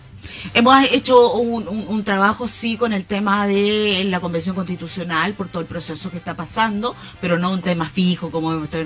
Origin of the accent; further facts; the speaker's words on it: Coquimbo, Chile; Nosotros somos de aquí, de Coquimbo soy yo por lo menos.